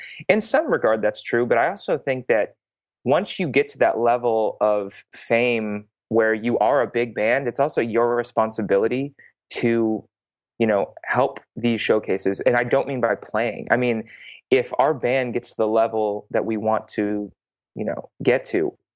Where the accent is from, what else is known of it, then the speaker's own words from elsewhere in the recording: San Francisco, California, United States; Well, we're from San Francisco.